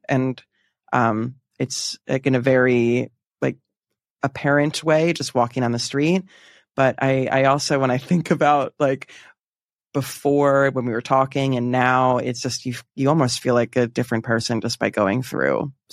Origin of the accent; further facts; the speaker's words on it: Pennsylvania, United States; moved away; also born or lived in New York / Washington, D.C.; I am originally from Pennsylvania, then lived in New York for a bit and DC for a bit doing politics and television production.